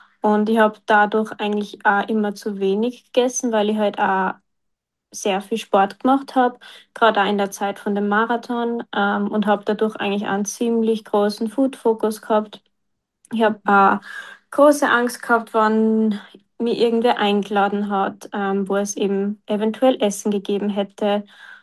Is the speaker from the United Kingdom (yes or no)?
no; Austria; ich bin 22 Jahre alt und ich komme aus Österreich und bemühe mich sehr, dass ich klar und deutlich heute rede, aber mein Dialekt wird wahrscheinlich trotzdem ein bisschen durchrutschen.